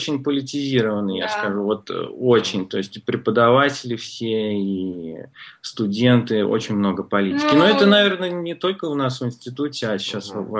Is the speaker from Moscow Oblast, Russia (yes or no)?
yes; Orekhovo-Zuyevo, Moscow Oblast, Russia; ну, я из Подмосковья, там есть такое Орехово-Зуево.